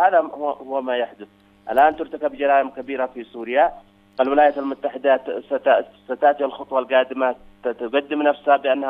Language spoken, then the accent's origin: Arabic; Yemen; كما حدث عندنا في اليمن عندما كان الجماعات التكفيرية تخدم هذا المشروع